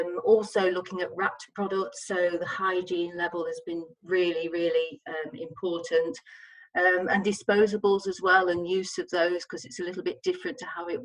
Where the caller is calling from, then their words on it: West Midlands, United Kingdom; I'm actually sitting in my study at home. Well, I say study, come office, come dumping ground, really, in Staffordshire.